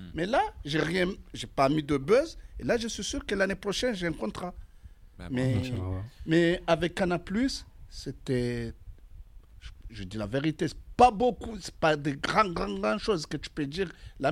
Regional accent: Comoros; je suis noir, je suis comorien

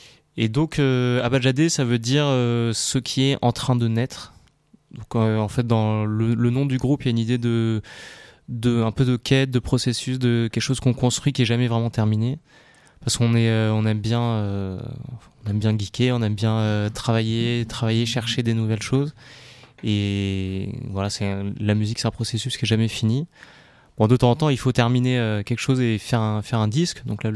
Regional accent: Paris, Île-de-France, France; donc on est plutôt de Paris. Paris, Montreuil, par là.

